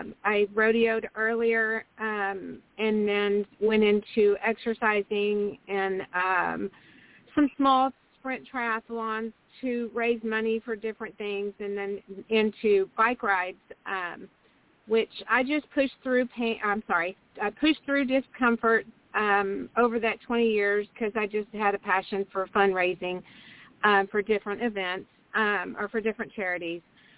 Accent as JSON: {"language": "English", "town": "Houston", "region": "Texas", "country": "United States", "said": "So so this, so I'm from the Houston area. I'm outside Houston in Texas."}